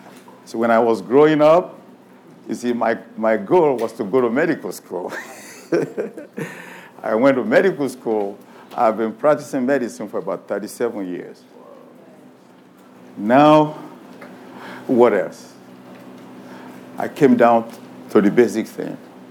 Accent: Nigeria; moved away; You know, when I came from Nigeria in 1985, it was so interesting. I was Anglican.

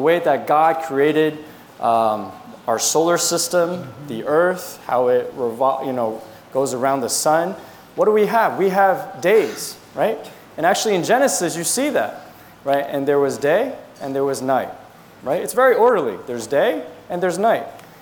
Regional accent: New Jersey, United States; And you all know I grew up in New Jersey.

